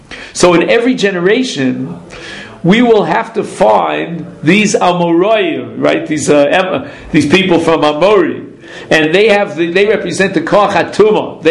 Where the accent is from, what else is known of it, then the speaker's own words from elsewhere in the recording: Brooklyn, New York, United States; You know, this was in Brooklyn, New York. You know, we were raised on Mad Magazine.